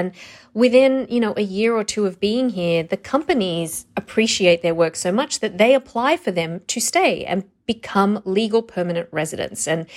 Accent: India; also born or lived in Australia; now in United States; I'm Indian. I was born in India. My parents immigrated to Australia, and that is my citizenship when I came to the United States.

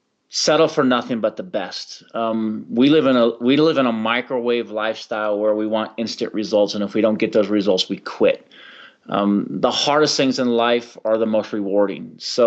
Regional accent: California, United States; now in Colorado, United States; San Francisco. I'm from California.

